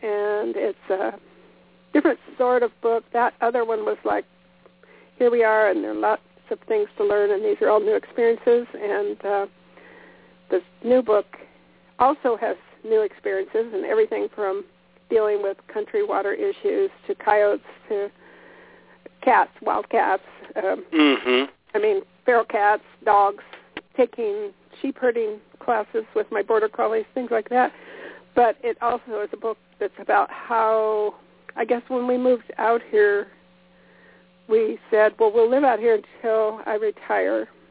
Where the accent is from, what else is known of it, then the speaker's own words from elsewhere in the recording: Kansas, United States; born there; my parents had raised sheep for a while when I was born in Kansas.